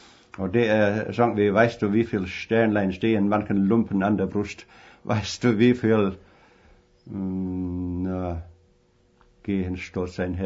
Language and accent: Danish; Lintrup, Region of Southern Denmark, Denmark; also born or lived in Ejnum; vi flyttede ind til Lintrup, hvor min far har virksomhed her. Og det er nærmest det, jeg har min barndom.